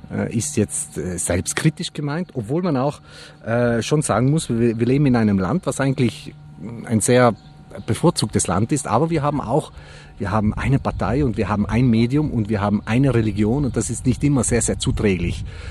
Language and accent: German; Trentino-Alto Adige, Italy; first language German; Ich fühle mich absolut als Südtiroler mit einer Deutschmuttersprache, mit einer gewissen Verbundenheit zur deutschsprachigen Kultur.